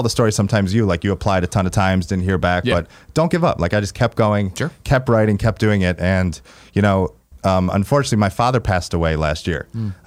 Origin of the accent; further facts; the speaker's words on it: Columbus, Ohio, United States; So I'm from Columbus, Ohio.